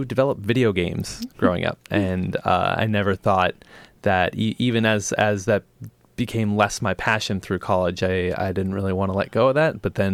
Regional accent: Salem, Oregon, United States; Well, I grew up in Salem, Oregon, actually, and moved down to Corvallis to get a degree in media communications.

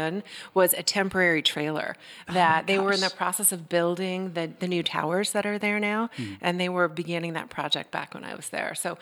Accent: Baltimore, Maryland, United States; I grew up in Baltimore, Maryland.

